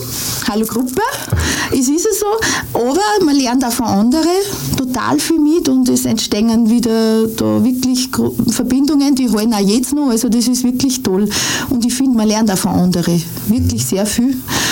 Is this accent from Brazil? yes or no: no; Upper Austria, Austria; accent: Mühlviertel dialect; Aber für mich hat das mühviertlerisch, also Mundart hat man immer schon taugt.